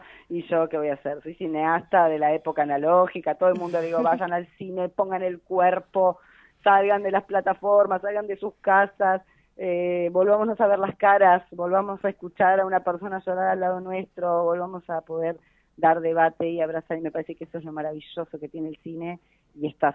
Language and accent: Spanish; Bariloche, Río Negro, Argentina; also born or lived in Rosario / Misiones; yo viví de chica, me crié en Bariloche, después viví en Rosario, en Misiones, ahora vivo en el Delta.